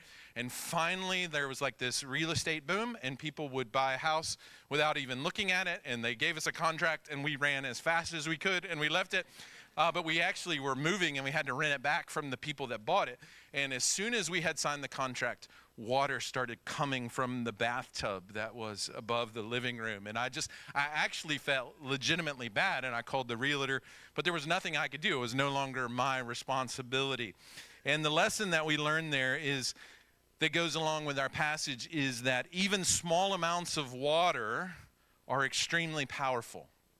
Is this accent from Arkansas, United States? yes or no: yes; Jonesboro, Arkansas, United States; As Lawrence mentioned, I'm here with my wife, Jen. We are from Jonesboro, Arkansas.